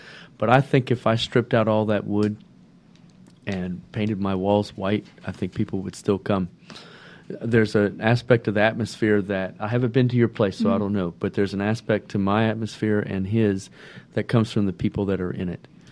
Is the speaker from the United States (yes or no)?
yes; Louisiana, United States; I come from Louisiana, case in point.